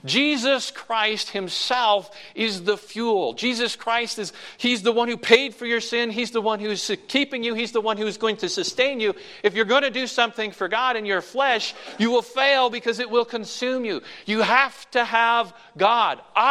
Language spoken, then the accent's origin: English; New Brunswick, Canada; I grew up in New Brunswick, Canada, which is above Maine, if you don't know where that is.